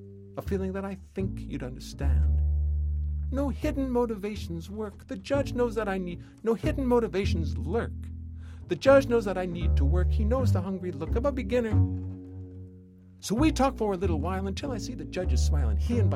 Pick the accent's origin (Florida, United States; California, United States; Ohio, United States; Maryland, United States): Maryland, United States; Baltimore; I'm a kid from Baltimore. I'm 22 years old.